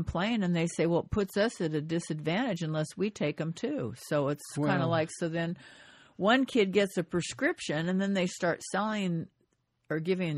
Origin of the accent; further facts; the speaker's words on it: California, United States; Well, not me. I'm from California.